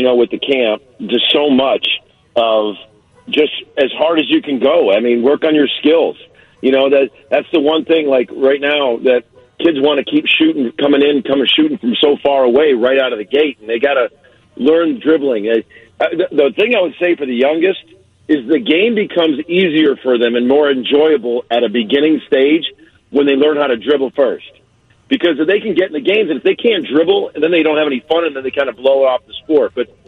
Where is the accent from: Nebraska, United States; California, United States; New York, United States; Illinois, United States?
Illinois, United States; Naperville; I grew up right there. I grew up in Naperville, and my whole family did